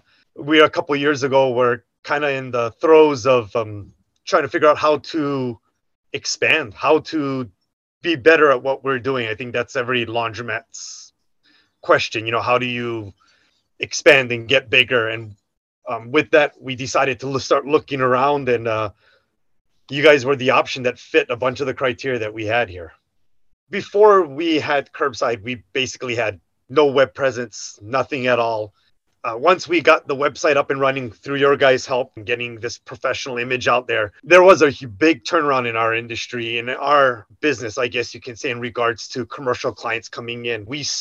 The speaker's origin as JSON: {"language": "English", "region": "Hawaii", "country": "United States", "lives_now": "Monterey, United States", "said": "I'm from Hawaii, so I have to throw a shock out there. We have a laundromat. It's 1,400 square feet here in Monterey, California."}